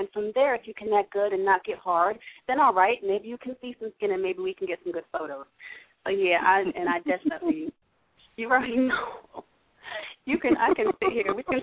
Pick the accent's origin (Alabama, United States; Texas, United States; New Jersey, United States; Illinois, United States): New Jersey, United States; Trenton; I told them I was from Trenton before I came.